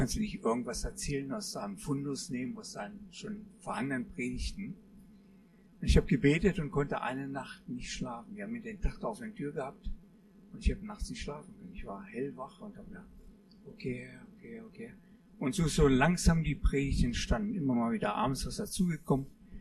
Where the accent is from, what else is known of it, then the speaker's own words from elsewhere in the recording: Braunschweig, Lower Saxony, Germany; now in Wolfsburg, Germany; Und ich komme aus Braunschweig. Braunschweig hat eine lange Geschichte. Ich habe mich sehr mit der Geschichte beschäftigt und war auch froh, Braunschweig zu sein. Dann sind wir nach Wolfsburg gekommen, nach Reisling, und waren sehr froh, in Reisling zu sein.